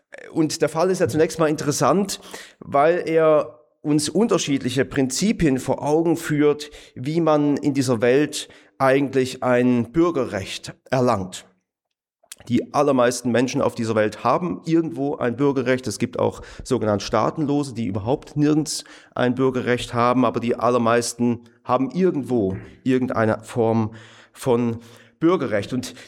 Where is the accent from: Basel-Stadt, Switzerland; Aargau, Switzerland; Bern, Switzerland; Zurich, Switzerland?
Zurich, Switzerland; Winterthur; born there; weil mein Vater Deutscher ist und meine Mutter Schweizerin war. dass mein Geburtsort, der dann auch auf dem deutschen Pass draufsteht und auf dem Personalausweis auch, Winterthur in der Schweiz, dass er dort liegt